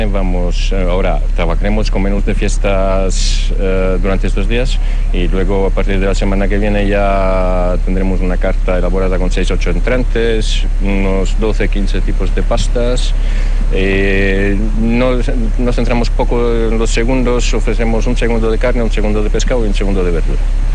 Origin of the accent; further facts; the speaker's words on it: Rome, Lazio, Italy; Spanish is a second language; moved away as an adult; now in Vitoria-Gasteiz, Spain; Y aquí, nada, me encuentro bien, es el tamaño, la ciudad de... respecto a Roma, donde he nacido y me he criado